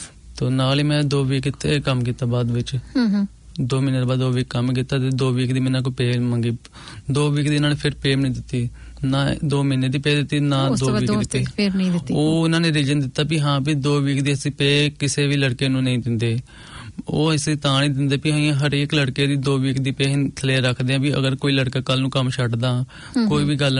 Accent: Gurdaspur, Punjab, India; moved away; ਮੈਂ ਪੰਜਾਬ ਤੋਂ ਗੁਰਦਾਸਪੁਰ ਤੋਂ ਹਾਂ

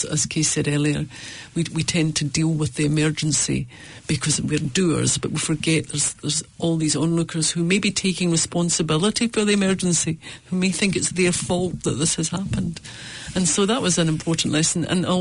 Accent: Scotland, United Kingdom; I grew up in Scotland in the early 60s.

